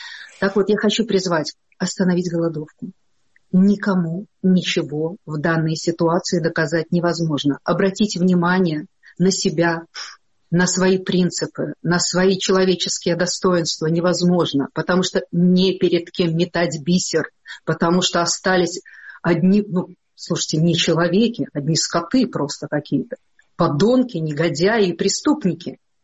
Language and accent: Russian; Belarus; Мы всегда были белорусы со знаком качества, чистые, такие благородные белорусские.